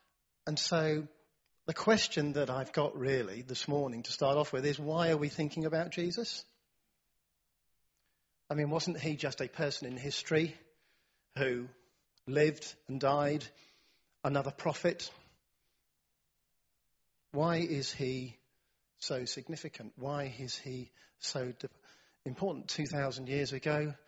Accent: United Kingdom; I'm a Brit, so I can say it, can't I?

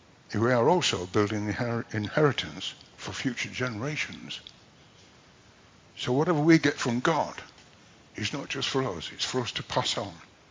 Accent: Doncaster, Yorkshire and the Humber, United Kingdom; Doncaster just happened to be my hometown.

